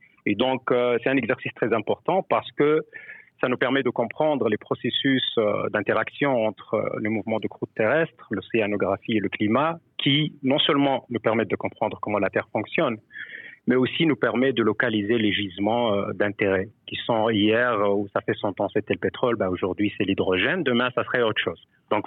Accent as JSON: {"language": "French", "country": "Tunisia", "tie": "born or raised there", "moved": "as an adult", "lives_now": "Canada", "said": "mon intérêt à la géologie a commencé à un très jeune âge où j'ai grandi en Tunisie, donc à la jonction des Atlas et de la mer méditerranéenne."}